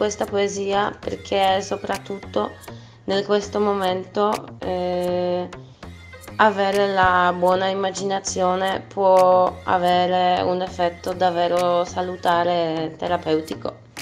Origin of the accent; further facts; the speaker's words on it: Poland; Italian is a second language; now in Padua, Italy; vengo dalla Polonia, ma dal più o meno ottobre vivo a Padova.